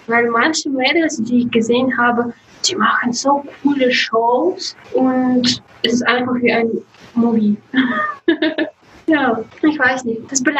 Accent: Russia; German is a second language; Es ist zu schwer Thema für mich, weil ich bin aus Russland.

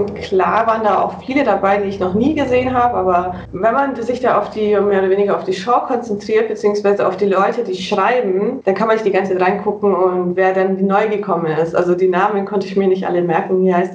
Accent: Bavaria, Germany; wie schon erwähnt. Ich komme, wie gesagt, aus Bayern, Nähe München.

